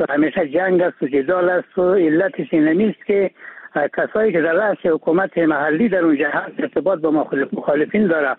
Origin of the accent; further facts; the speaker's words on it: Kunduz, Afghanistan; ولایت قندوز اتوانی که وکیل صاحب گفتن از ولایت از کندوی افغانستان نام برده میشه